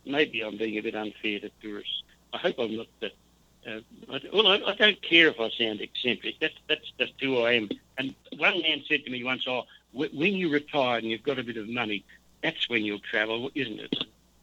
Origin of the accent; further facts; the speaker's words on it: Melbourne, Victoria, Australia; born there; I've been to Sydney, which is a much bigger city than I was born in Melbourne. I know Melbourne pretty well.